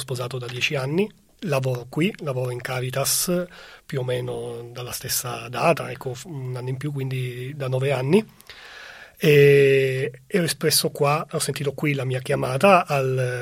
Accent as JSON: {"language": "Italian", "town": "Patti", "region": "Sicily", "country": "Italy", "moved": "yes", "lives_now": "Trieste, Italy", "said": "io porto un cognome che non è Giuliano, ma infatti vengo dalla provincia di Messina, da Patti, che è un piccolo paese di 13.000 abitanti sul Tirreno, che però fa diocesi, è anche una diocesi bella grande. Sono arrivato a Trieste nel 2006, quindi sono quasi 18 anni"}